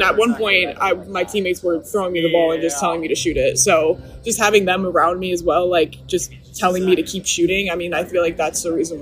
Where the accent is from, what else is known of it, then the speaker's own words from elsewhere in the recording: Connecticut, United States; I mean, I'm from Connecticut, so New England, I mean, I'm not dissing New England. I love New England, but a lot of people in New England are not as nice as people in the South.